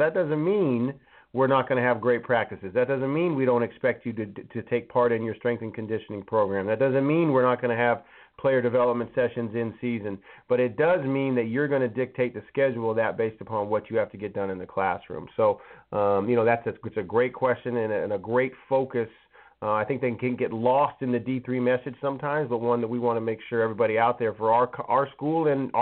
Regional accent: Billings, Montana, United States; now in Salem, United States; Well, you know, I'm from Billings, Montana originally. So my dad is from American Samoa, and my mom is a cowgirl from North Dakota, and they somehow met in Montana.

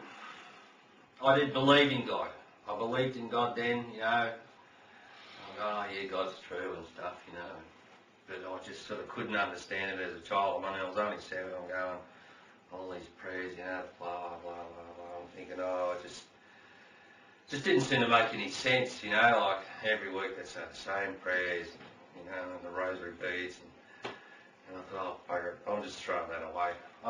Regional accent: New South Wales, Australia; born there; I was born in New South Wales in Australia. That's the only New South Wales I think, anyway.

